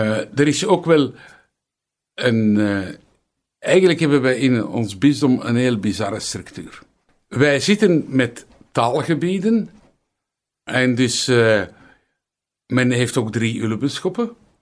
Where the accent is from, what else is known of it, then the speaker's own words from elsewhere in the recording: Mechelen, Flanders, Belgium; Ik ben eigenlijk een Mechelaar van oorsprong. Dus ik ga terug naar mijn roots.